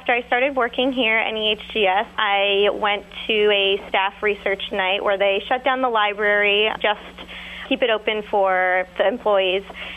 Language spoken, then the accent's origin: English; California, United States; I'm from Southern California.